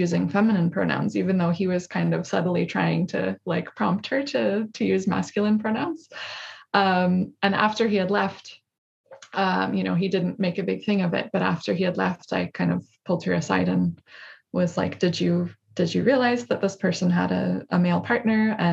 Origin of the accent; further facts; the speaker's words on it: United States; now in Norway; I'm American, as you can hear. I've been in Norway for 6.5 years now.